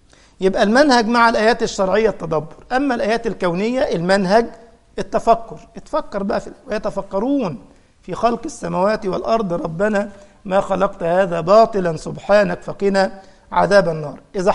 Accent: Egypt; انا مره شفت بقى في محلات عندنا في مصر

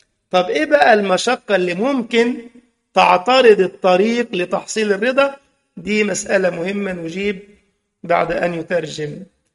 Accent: Egypt; كان بعض العوام عندنا في مصر راجل بسيط جدا

